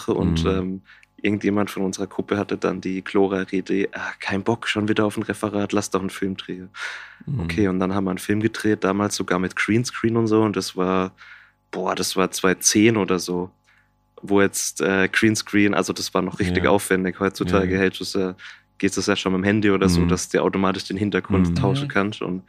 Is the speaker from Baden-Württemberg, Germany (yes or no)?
yes; Baden-Württemberg, Germany; accent: Black Forest dialect; hört es vielleicht aus dem ein oder andere Aussprache, am Dialekt so, ich komme ja auch wirklich aus dem Schwarzwald, also aus dem tiefen Schwarzwald bei Todtnau, Feldberg, wenn man ins Kino will, muss man entweder nach Freiburg fahren eine halbe Stunde oder nach Lörrach eine Dreiviertelstunde.